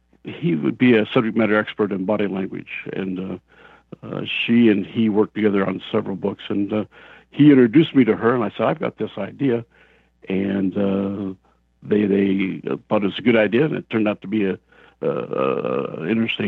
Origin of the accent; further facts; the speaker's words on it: California, United States; I grew up in Southern California.